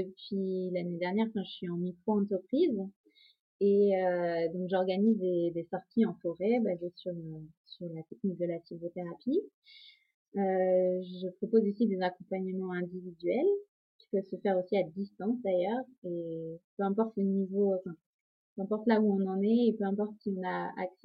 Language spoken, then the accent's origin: French; Centre-Val de Loire, France; also born or lived in Finistère; je suis originaire de la Beauce. Donc vraiment un endroit où il y a des champs à perte de vue